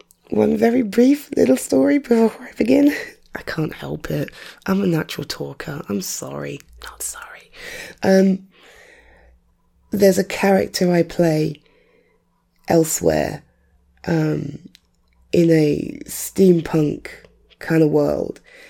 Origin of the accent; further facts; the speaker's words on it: London, United Kingdom; as I was growing up in North London, other people used to tell me that I spoke in a very posh way